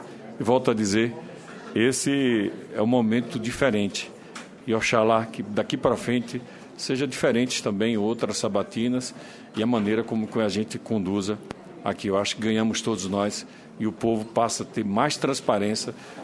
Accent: Northeast Region, Brazil; nós que não somos paranaenses, que somos do Nordeste

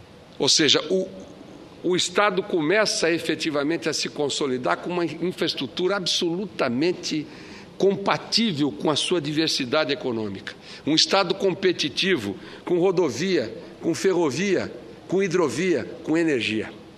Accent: Corumbá, Mato Grosso do Sul, Brazil; born there; nasci em Corumbá, fronteira com a Bolívia. Por 15 quilômetros eu era boliviano.

